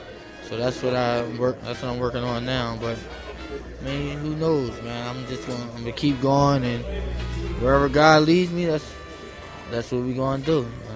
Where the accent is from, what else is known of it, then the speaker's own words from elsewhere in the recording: Chester, Pennsylvania, United States; I started in Chester, PA, my hometown.